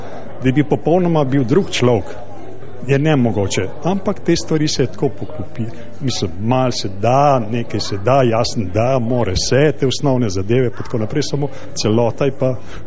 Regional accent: Tržič, Upper Carniola, Slovenia; iz Krana, pravzaprav iz Tržjoga. Če vam je znano, kje to, to je v bistvu največje mesto pred Kranjem, da je v bistvu stane že malo po jarmoli in smo da že Krančani.

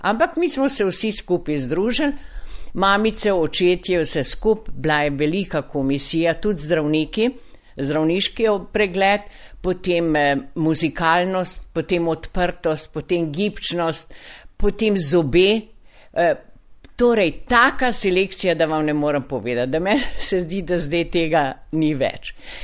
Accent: Kruševac, Šumadija and Western Serbia, Serbia; Slovenka sem, ampak rojena sem dol v Kruševcu v južni Srbiji.

